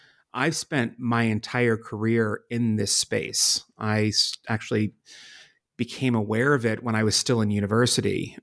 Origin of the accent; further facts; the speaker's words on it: Pennsylvania, United States; the population in the center of Pennsylvania, my home state